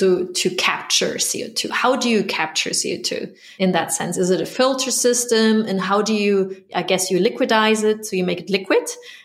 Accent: Bavaria, Germany; I grew up in the Bavarian Alps, and we had a lot of farmers there who were actually biogas factories

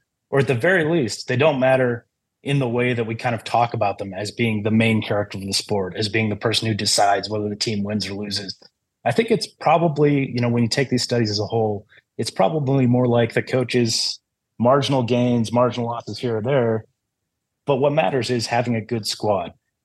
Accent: United States; they're very nice about me being American

